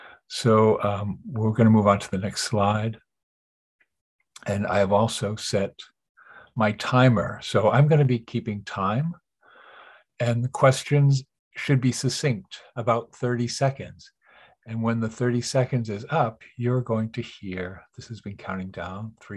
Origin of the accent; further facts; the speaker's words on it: New York, United States; I'm from New York.